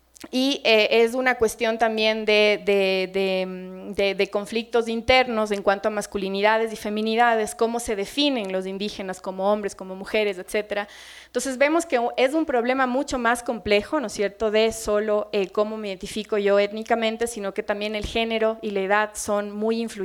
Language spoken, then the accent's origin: Spanish; Ecuador